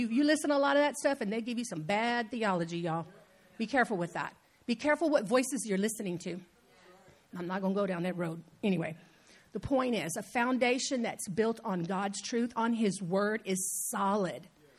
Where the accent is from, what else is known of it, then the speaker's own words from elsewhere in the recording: Houston, Texas, United States; I grew up in Houston, and back in the 70s, the entire economy of our city was basically built on the oil industry.